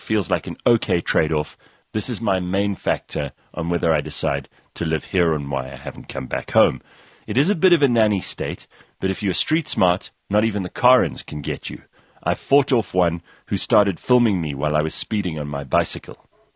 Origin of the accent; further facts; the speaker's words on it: South Africa; As soon as people hear that I'm South African or I meet other South Africans